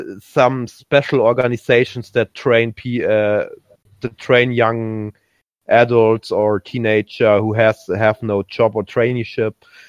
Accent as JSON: {"language": "English", "country": "Germany", "second_language": "English", "said": "Actually, I'm from Germany, but like you know, but I found the American fandom first"}